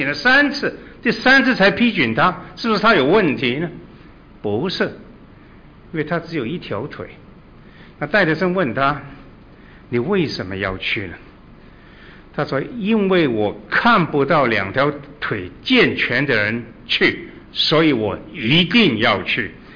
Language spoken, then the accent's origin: Chinese; Ningbo, Zhejiang, China; 宁波是我的家乡